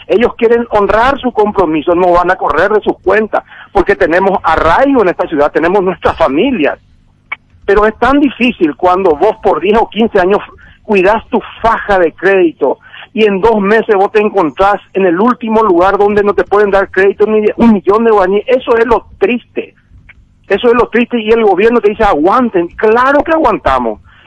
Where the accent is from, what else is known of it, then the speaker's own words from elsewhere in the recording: Paraguay; nosotros que somos tan paraguayos como ustedes